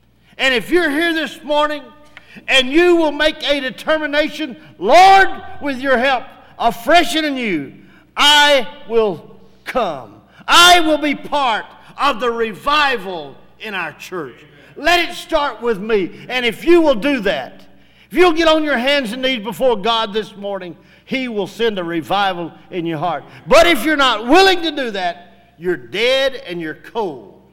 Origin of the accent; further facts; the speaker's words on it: United States; Now, I am an American. I believe that this nation is worth saving.